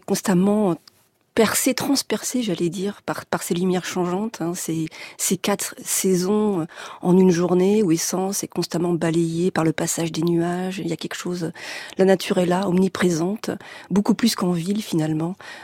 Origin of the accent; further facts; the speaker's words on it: Rennes, Brittany, France; Bien que mes origines soient bretonnes, nord-finistériennes, malgré tout, je suis née et j'ai grandi à Rennes, donc dans une autre Bretagne.